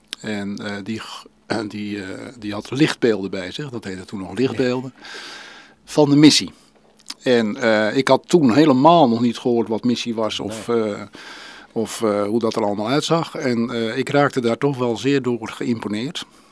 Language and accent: Dutch; Hoorn, North Holland, Netherlands; born there; Ik ben geboren in Horen, in het ziekenhuis.